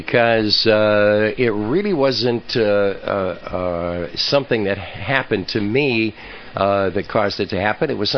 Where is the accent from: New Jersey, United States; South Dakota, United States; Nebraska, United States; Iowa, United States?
Nebraska, United States; Omaha; That's correct. Nebraska, born and bred in Omaha, Nebraska.